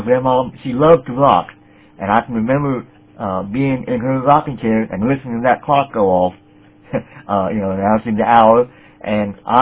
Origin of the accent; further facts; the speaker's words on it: Easton, Maryland, United States; born there; I was born in 1953, and I was born in Easton, Maryland, if you're going to be technical about it, because that's where the hospital was, and is. I live in Denton, Maryland.